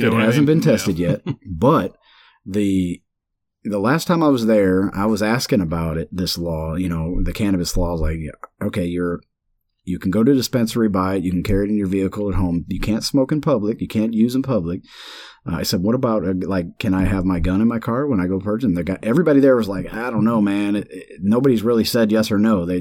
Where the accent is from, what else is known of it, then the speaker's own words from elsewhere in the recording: Missouri, United States; I think everybody knows I'm from Missouri, and that's where we're going, back to Missouri.